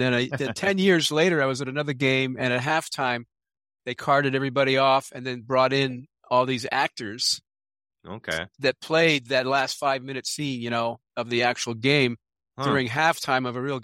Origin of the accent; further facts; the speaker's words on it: Puerto Rico; born there; also born or lived in Germany; So my dad was in the Army. So I was an Army brat for 20 years. We traveled everywhere. I was born in Puerto Rico.